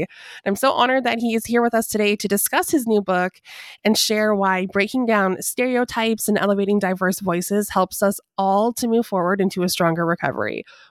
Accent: Canada; moved away as an adult; now in North Carolina, United States; I told you I live in North Carolina, but I'm from Canada. I moved here a few years ago.

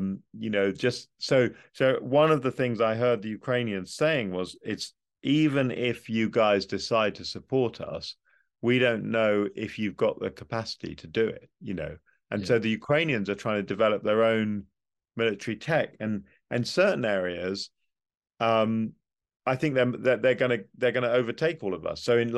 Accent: United Kingdom; even as someone, as a Brit, I'm a very pro-European Brit

